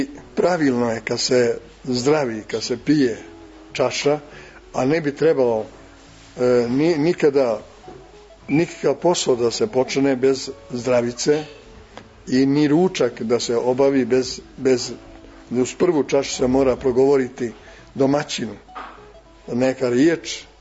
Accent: Serbia; Jer moje izvorište je zdravo, moj zavičaj, moje rodno selo, moja Golija.

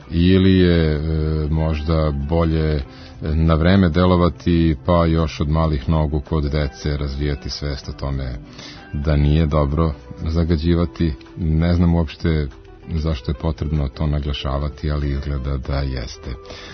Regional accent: Serbia

